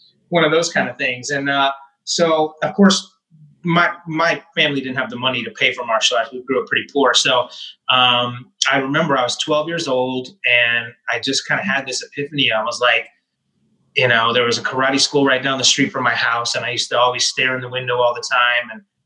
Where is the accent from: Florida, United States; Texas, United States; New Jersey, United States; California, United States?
Texas, United States; I grew up in Texas, obviously.